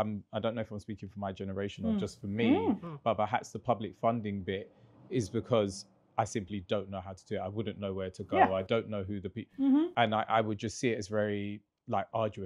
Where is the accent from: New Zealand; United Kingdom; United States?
United Kingdom; as Black British people, as we become and have more cultural capital in terms of wealth within this country